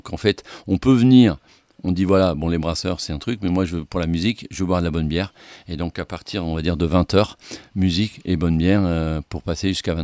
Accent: Hauts-de-France, France; Le soleil, il est là, il est dans nos cœurs. Bon, on est du Nord aussi, donc voilà.

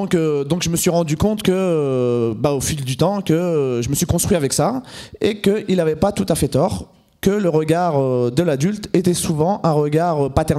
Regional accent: Algeria; mais en fait, moi je suis pas français. Puisqu'on est à l'école de France et on ne parle pas de nous. On est donc des Arabes, des Algériens.

